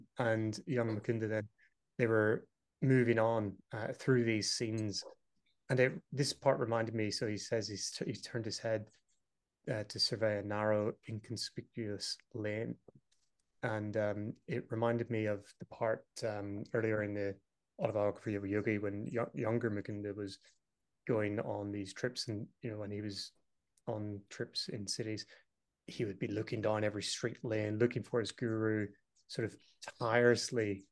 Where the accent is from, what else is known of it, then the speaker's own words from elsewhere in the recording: Northern Ireland, United Kingdom; Very different from the scenes that I grew up in Northern Ireland